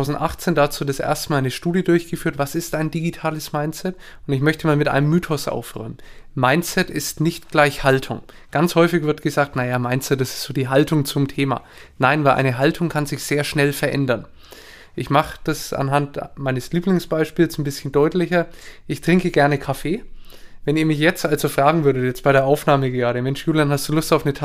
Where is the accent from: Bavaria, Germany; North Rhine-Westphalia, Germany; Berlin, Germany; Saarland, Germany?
Bavaria, Germany; Nuremberg; ich komme aus Nürnberg, bin dort geboren und aufgewachsen